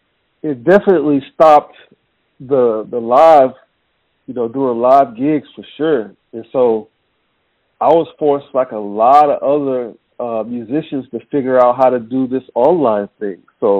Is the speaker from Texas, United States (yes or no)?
yes; Dallas, Texas, United States; So, yeah, born and raised in Dallas.